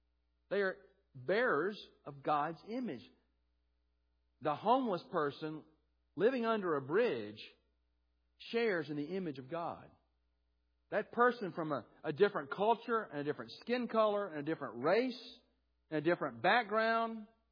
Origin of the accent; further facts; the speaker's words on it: Birmingham, Alabama, United States; I grew up in Birmingham, was born in 63.